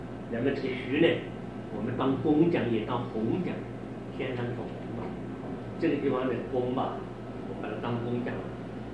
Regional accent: China; 我们中国人呢，你没看到，我当年到西北去的

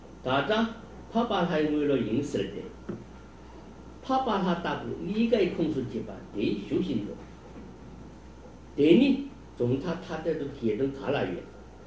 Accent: Tibet, China; 这个说法呢，就是我们西藏人的乱说一气。

